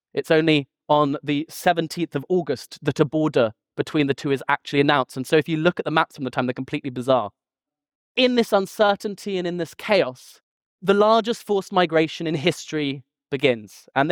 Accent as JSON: {"language": "English", "region": "Delhi", "country": "India", "tie": "born or raised there", "said": "I think growing up in Delhi, as soon as I began talking about my work, it gradually became clear that almost every single friend I had had some sort of partition story."}